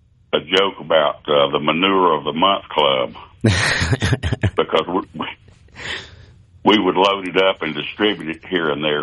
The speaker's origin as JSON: {"language": "English", "region": "Texas", "country": "United States", "tie": "born or raised there", "said": "Well, I'll tell you, I grew up in East Texas"}